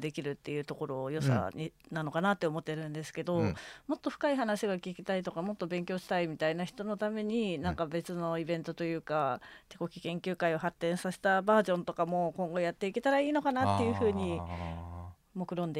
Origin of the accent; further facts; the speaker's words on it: Shizuoka, Japan; also born or lived in Nagoya; 出身は静岡だけど、うん、そうですね、18歳から4年間住んでいて